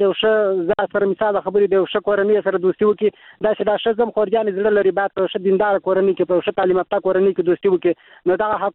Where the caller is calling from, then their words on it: Helmand, Afghanistan; هلمند ولایت